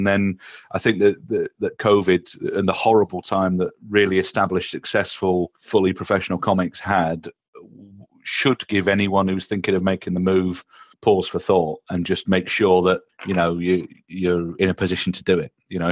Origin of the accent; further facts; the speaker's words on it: Dewsbury, Yorkshire and the Humber, United Kingdom; No, I'm from Dewsbury in West Yorkshire